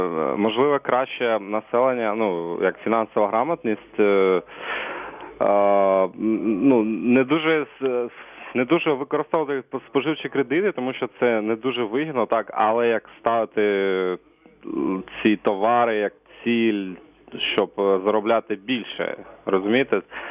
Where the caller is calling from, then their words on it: Kherson, Kherson Oblast, Ukraine